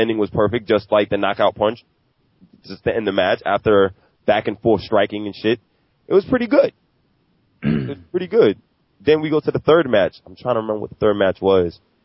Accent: Brooklyn, New York, United States; Mr. Young Navigator Productions himself, …, from Brooklyn, New York.

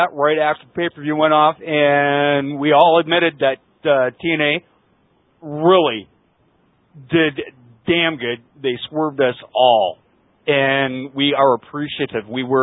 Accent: Canada; sorry, I'm Canadian.

